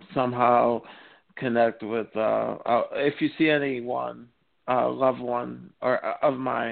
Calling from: Iowa, United States; I'm calling from Iowa.

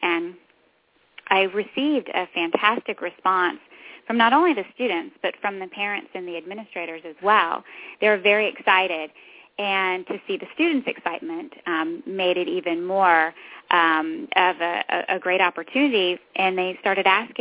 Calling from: Fredericksburg, Virginia, United States; We are in Fredericksburg, Virginia.

